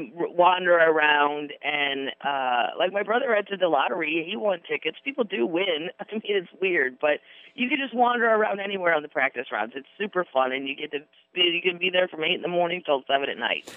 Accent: Florissant, Missouri, United States; also born or lived in Lake of the Ozarks; I am from Florissant, but we also lived at the Lake of the Ozarks for a while, too.

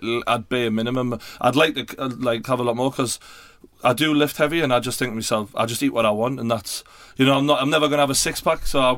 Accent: North East England, United Kingdom; So me now, in my head, I speak the truth and I'm a Geordie, basically, is the way it is.

